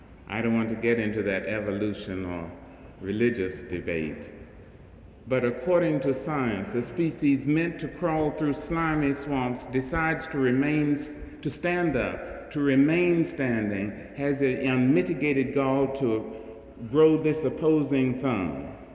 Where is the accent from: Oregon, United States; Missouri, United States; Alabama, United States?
Missouri, United States; St. Louis; born there; It is true, I was born in St. Louis and spent, all told, probably less than 2 years here.